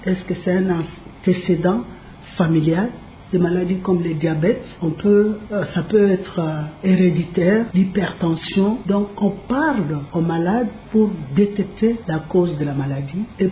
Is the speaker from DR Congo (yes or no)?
yes; DR Congo; chez nous en RDC